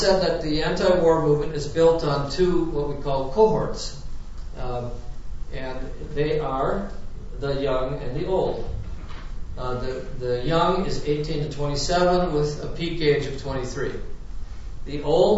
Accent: Michigan, United States; I should know. I'm from Michigan, too.

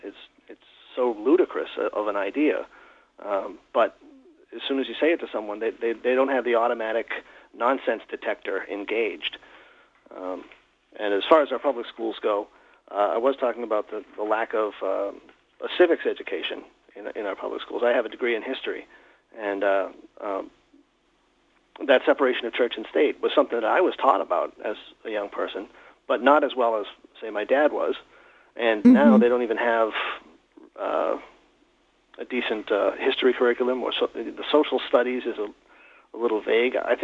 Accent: New England, United States; I mean, you know, I'm from New England, so... You know, the start of our country pretty much all takes place right where we are.

